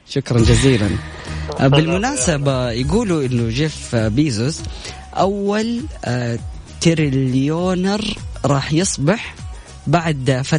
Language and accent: Arabic; Saudi Arabia; وطبعا أكيد عندنا في السعودية متاجر عديدة